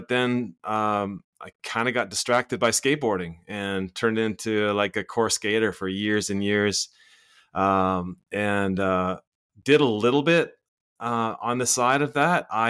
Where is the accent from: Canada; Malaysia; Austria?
Canada; Vancouver, British Columbia; So I grew up in the Vancouver area. Recently moved actually out of the city about 5 years ago. Me and my wife and our kids moved out here, and it's quite a different change. It's quiet out here, sort of semi-rural farming